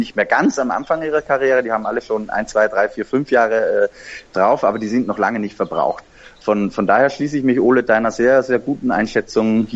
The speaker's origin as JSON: {"language": "German", "country": "Austria", "said": "als Österreicher fällt einem das ja momentan auch gerade sehr leicht"}